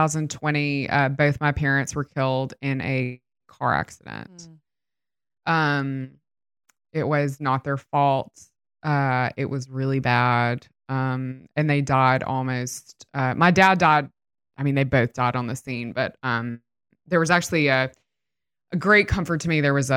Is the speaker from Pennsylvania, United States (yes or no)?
no; Mississippi, United States; I grew up in Mississippi. We're surrounded by a lot of sort of more evangelical, we'll use the tattered version of the word, but fervent, I would say, Christians